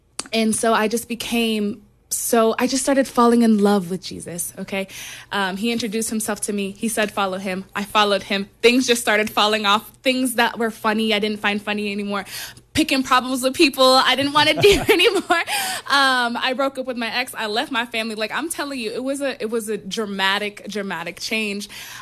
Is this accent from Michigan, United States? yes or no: no; Houston, Texas, United States; born and raised in Houston, Texas, very much a product of my environment.